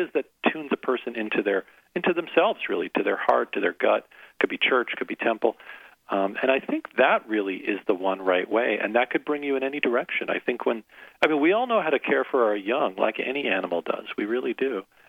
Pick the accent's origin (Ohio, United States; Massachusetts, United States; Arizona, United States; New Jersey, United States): New Jersey, United States; Yeah, so when I grew up in New Jersey, and I was the number one ranked debater in New Jersey.